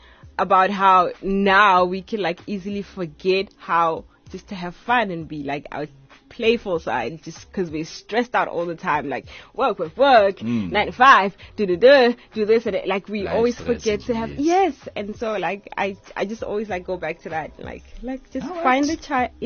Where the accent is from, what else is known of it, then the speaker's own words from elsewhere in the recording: Mmakau, North West, South Africa; I'm from Northwest in Mututlong.